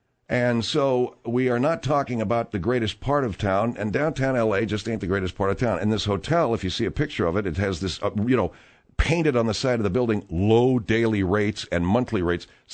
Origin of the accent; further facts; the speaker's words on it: Arcadia, California, United States; You know, I grew up in Arcadia, California. It's about 13 miles northeast of L.A., downtown L.A.